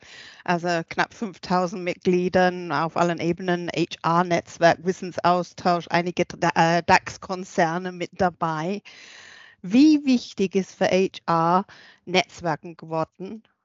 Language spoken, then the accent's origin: German; England, United Kingdom; Jetzt will ich natürlich als Engländerin wissen, nach dem Brexit gehören wir zu Europa dazu.